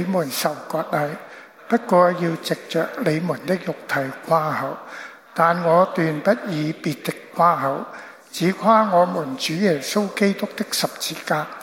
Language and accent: Cantonese; China; 我中国人来的嘛